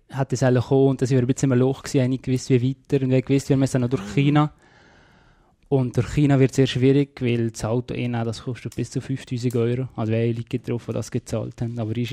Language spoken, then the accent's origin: German; Switzerland; als Schweizer muss man sagen